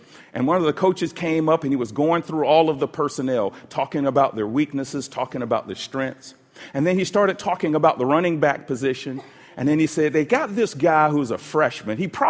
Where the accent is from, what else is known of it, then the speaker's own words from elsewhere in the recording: Atlanta, Georgia, United States; When I grew up here in Atlanta in the inner city, I used to look at Buckhead as the promised land.